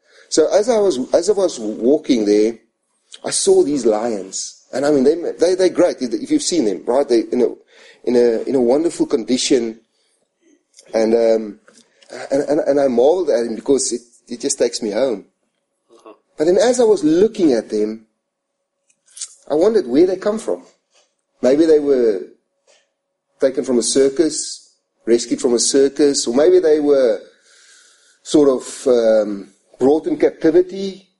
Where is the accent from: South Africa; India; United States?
South Africa; Now, I know I'm from Africa, and we in South Africa, in the northern parts